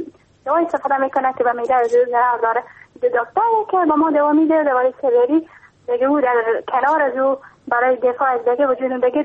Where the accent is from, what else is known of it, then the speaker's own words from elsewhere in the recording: Iran; از ایران هستم.